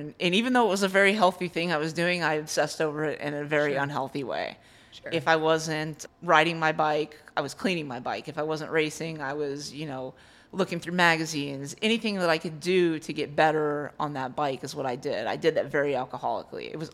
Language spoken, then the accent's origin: English; Miami, Florida, United States; Well, I am a native Floridian. I was born in Miami. I was raised by my dad since I was five.